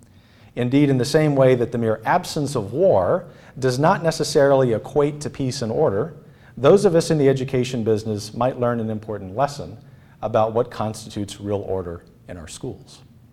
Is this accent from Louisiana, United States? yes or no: yes; Lafayette, Louisiana, United States; where we were in Lafayette, which is the best city in Louisiana, my hometown